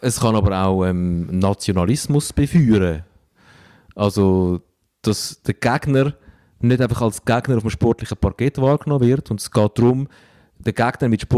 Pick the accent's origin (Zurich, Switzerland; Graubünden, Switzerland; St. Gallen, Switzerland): Zurich, Switzerland; Stäfa; weil ich in Stäfa aufgewachsen bin am Zürichsee und Rapperswil sehr nahe ist